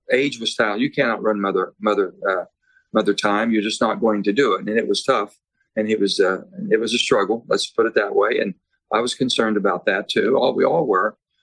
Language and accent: English; Pennsylvania, United States; You might be in Pittsburgh, close to my hometown.